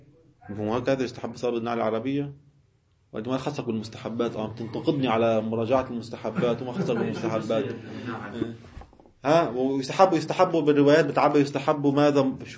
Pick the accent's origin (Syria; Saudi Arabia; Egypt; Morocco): Syria; بعرفنا نحن اهل الشام ما بنقول كلمه قريه، بنقول ماذا؟ الضيعه